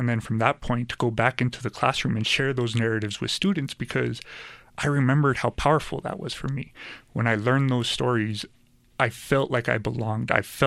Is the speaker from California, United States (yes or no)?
no; Pueblo, Colorado, United States; You know, I'm a Chicano from Pueblo, and growing up, I never learned my history in school.